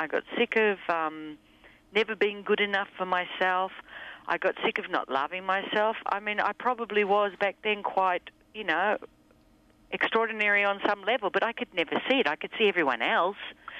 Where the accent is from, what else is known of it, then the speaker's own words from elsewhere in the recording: Australia; Yeah, I'm from Australia